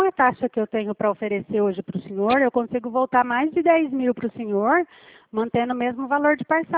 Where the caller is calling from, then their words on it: Presidente Prudente, São Paulo, Brazil; Eu falo de Presidente Prudente